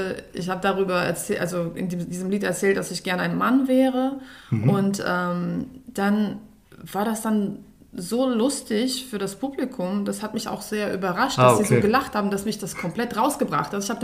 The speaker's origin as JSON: {"language": "German", "town": "Herzogenrath", "region": "North Rhine-Westphalia", "country": "Germany", "tie": "born or raised there", "also_born_or_lived": "Moscow", "said": "Also ich bin in Moskau geboren. Und bin danach dann quasi direkt nach Herzogenrath gezogen."}